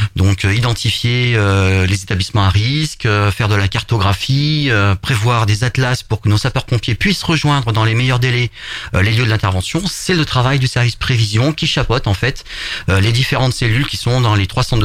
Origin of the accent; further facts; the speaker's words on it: Auvergne-Rhône-Alpes, France; j'ai 47 ans. Je suis natif du Cantal.